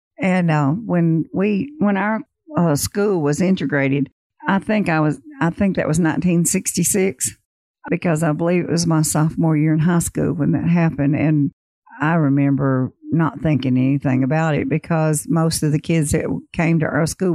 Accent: Mississippi, United States; In that little town in the county where I grew up in Northeast Mississippi

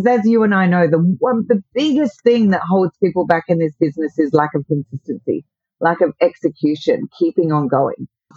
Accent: Australia; accent: Australian; Yeah, I'm in Australia, as everyone can probably tell by my accent. But I, as you know, I do spend a fair amount of time in the U.S. these days.

